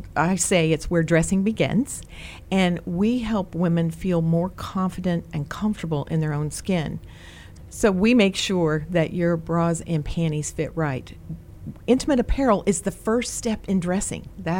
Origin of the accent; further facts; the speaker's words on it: Greencastle, Indiana, United States; And growing up, I grew up in Greencastle, Indiana.